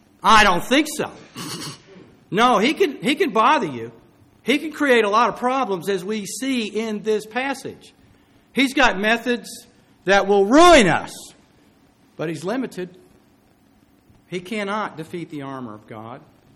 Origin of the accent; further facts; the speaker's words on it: Tulsa, Oklahoma, United States; I grew up in Tulsa, Oklahoma.